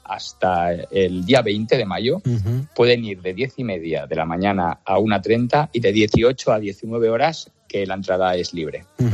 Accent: Castellón, Valencian Community, Spain; born there; Pues mira, Pulpo, yo soy de Castellón. Nací en Castellón, pero la verdad que he vivido en muchísimas partes de España.

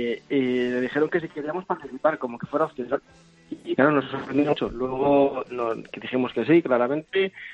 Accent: Burgos, Castile and León, Spain; De Burgos.

